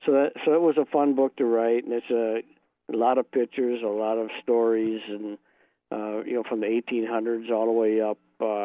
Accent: Wisconsin, United States; Growing up in Marquette County and seeing actually being old enough now to see the changes that have taken place

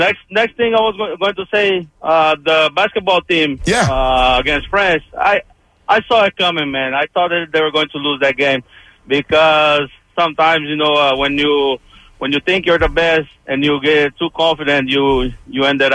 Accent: Brazil; now in United States; I'm from Brazil.

